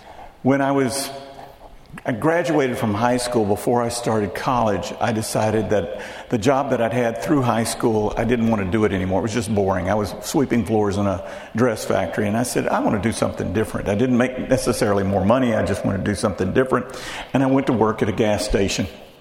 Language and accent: English; Texas, United States; And in my hometown, in Texas, there was one thing that made our town distinct.